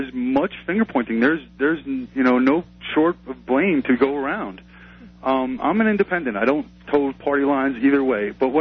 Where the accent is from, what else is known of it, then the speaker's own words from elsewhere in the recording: East Coast, United States; I grew up on the East Coast, and I know that mentality.